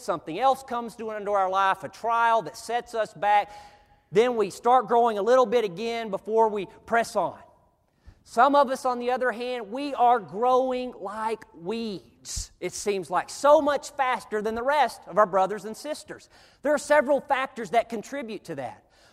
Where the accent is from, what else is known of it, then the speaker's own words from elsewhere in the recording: Arkansas, United States; I'm from Arkansas out in the country. I know what he means when he said, my want to got fixed.